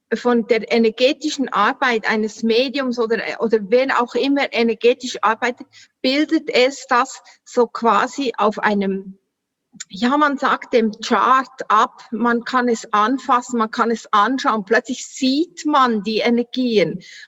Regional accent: Solothurn, Switzerland; ich komme, wie man hört, an meinen Dialekt aus der Schweiz, Solothurn. Wie gesagt, du hast richtig gehört, 30 Kilometer von Bern, ist im sogenannten Mittelland. Also hier sind oben Berge, unten Berge und so.

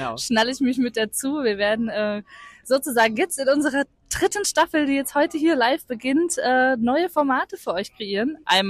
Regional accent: Thuringia, Germany; now in Potsdam, Germany; Ich bin zwar Potsdamer, aber natürlich auch zugezogen. Mhm. Ich komme eigentlich aus Thüringen, bin aber, ich weiß gar nicht mehr wann, 2012, 13 rum, nach Potsdam gezogen.

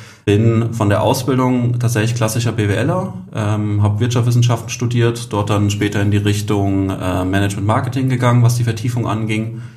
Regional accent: Rüsselsheim, Hesse, Germany; Also bin gebürtiger Rüsselsheimer, also komme aus dem Rhein-Main-Gebiet, dort eben groß geworden.

